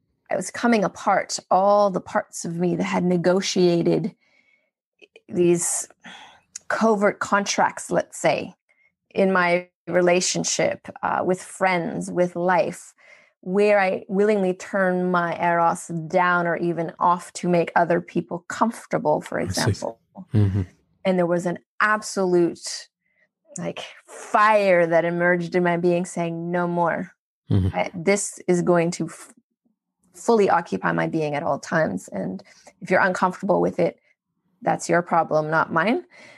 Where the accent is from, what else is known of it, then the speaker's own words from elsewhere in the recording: Canada; As a Canadian, you're allowed 90 days.